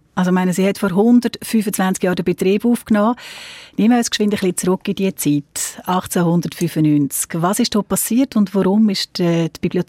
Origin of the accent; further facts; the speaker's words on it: Lucerne, Switzerland; in dem kleinen Dorf, wo ich aufgewachsen bin, im Luzerner Seetal.